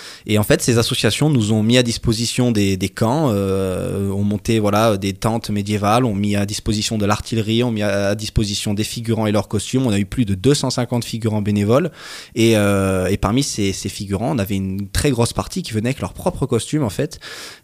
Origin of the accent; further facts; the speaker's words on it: Saint-Paul-de-Tartas, Auvergne-Rhône-Alpes, France; je suis originaire de la Haute-Loire. J'ai grandi à Saint-Paul-de-Tartas, donc à 15 km d'Arlande.